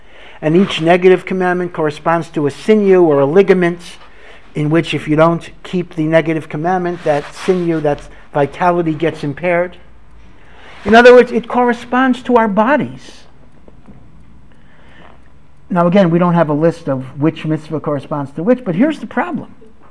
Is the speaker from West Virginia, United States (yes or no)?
no; Hartford, Connecticut, United States; near my hometown of Hartford, Connecticut.